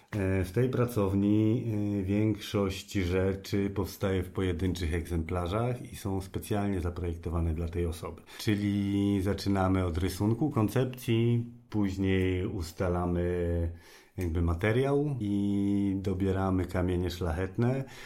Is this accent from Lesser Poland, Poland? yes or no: yes; Zakopane, Lesser Poland, Poland; Ja jestem z Podhala, z Zakopanego i tam mój ojciec od wielu, wielu lat prowadzi swoją pracownię.